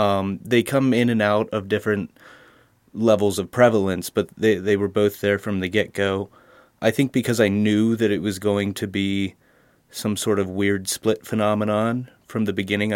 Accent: Harrisburg, Pennsylvania, United States; I'm from Harrisburg, Pennsylvania.

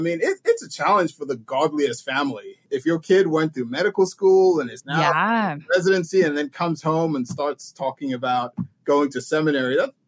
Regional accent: Vienna, Austria; also born or lived in Sweden / England / Montreal / Nigeria; I was born in Sweden. I grew up in Vienna, Austria, and went to school in England for a little bit and Montreal, Quebec. So I've been all over. Sort of, I'm from everywhere and nowhere. But yeah, so I have a Nigerian background

